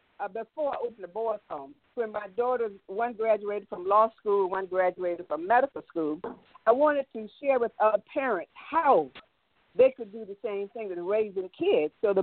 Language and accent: English; the South, United States; I'm from the South. So I was cooking when I was 10 years old.